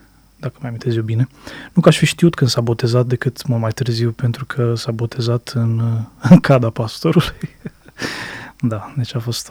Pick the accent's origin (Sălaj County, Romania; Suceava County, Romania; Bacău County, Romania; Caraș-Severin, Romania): Sălaj County, Romania; Zalău; E un orășel mic, unul dintre cele mai mici orașe capitale de județ, reședință de județ.